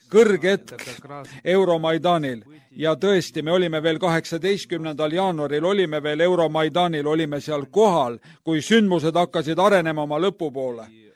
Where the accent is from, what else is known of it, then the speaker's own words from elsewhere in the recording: Kyiv, Ukraine; olen Ukrainas, Kiievist. Ja tulime siia Eestisse külla, et külastada kirikuid.